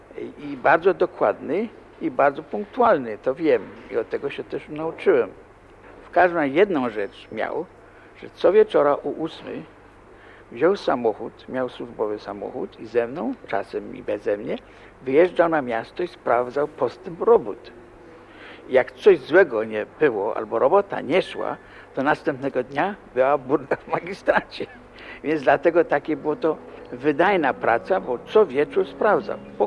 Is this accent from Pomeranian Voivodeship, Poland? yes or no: no; Racibórz, Silesian Voivodeship, Poland; born there; No ja urodziłem się na Śląsku, więc nie w Poznaniu, w Raciborzu, bo ojciec tam był adwokatem